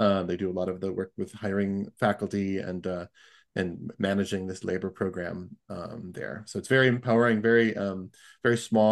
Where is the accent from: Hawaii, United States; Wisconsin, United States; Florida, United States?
Wisconsin, United States; And I also fell in love with my hometown, with rural Wisconsin, and the idea of vibrant rural communities and philosophies of education of mind